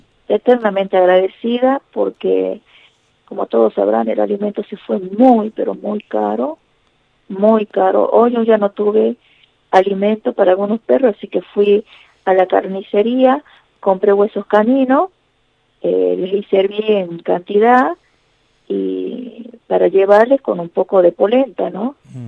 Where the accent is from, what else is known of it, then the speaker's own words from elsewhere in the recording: Catamarca, Argentina; Y somos dos de Catamarca